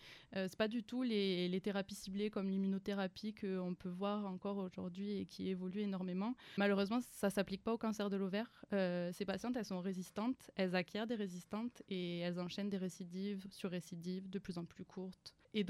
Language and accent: French; Toulouse, Occitanie, France; je suis née à Toulouse, j'ai grandi à Toulouse et j'ai fait toutes mes études à Toulouse. J'ai intégré l'université à Toulouse